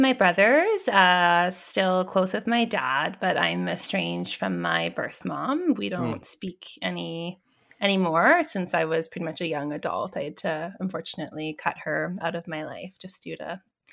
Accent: Langley, British Columbia, Canada; I was actually born in Langley, where I actually lived most of my adult life until just this past year. So born and raised there.

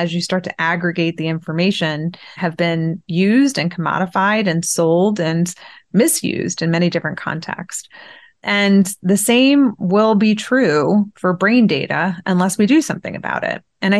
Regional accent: United States; I'm Iranian American.

